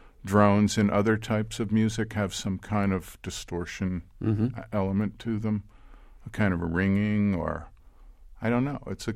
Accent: Ohio, United States; We're from Ohio. We grew up together.

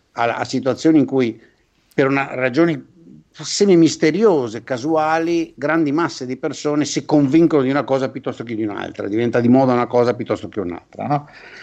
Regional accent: Veneto, Italy; io da buon veneto

